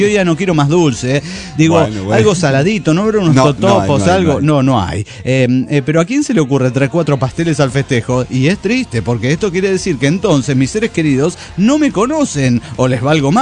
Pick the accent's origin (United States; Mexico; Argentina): Mexico; de México, güey.